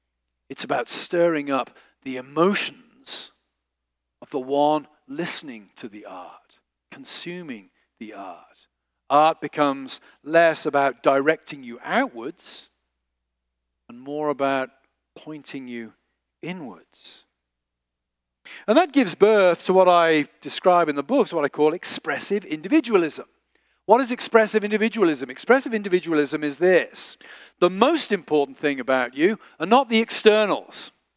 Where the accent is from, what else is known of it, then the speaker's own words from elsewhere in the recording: England, United Kingdom; You know, I'm English. You know, the great thing about being brought up as a lower middle class Englishman going to grammar school in the 1970s and 80s is this.